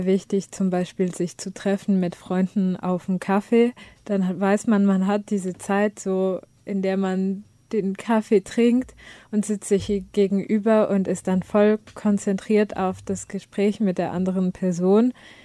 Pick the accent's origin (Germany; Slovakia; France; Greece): France; Ich komme aus Frankreich